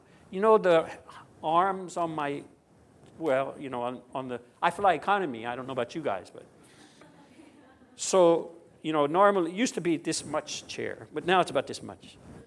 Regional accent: United States; I don't like flying very much, and I'm from America, so I have to go back once in a while.

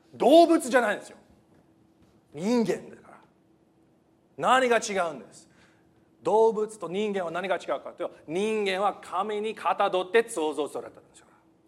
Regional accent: California, United States; 僕が アメリカで育ったんです。カリフォルニア州で育ってて、でも実はフィリピン国籍持ってます。フィリピン人です。今年40歳、41歳、ごめんなさい、41歳になりますが

